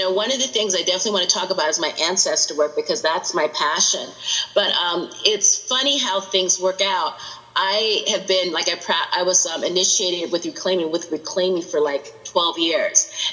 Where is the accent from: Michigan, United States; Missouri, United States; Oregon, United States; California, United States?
California, United States; growing up in the Bay Area and having so many things that a lot of people would kill for at my doorstep